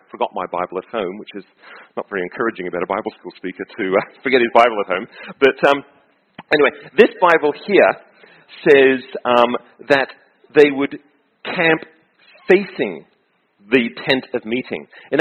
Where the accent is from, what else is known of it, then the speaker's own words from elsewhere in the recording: Australia; And I grew up in Australia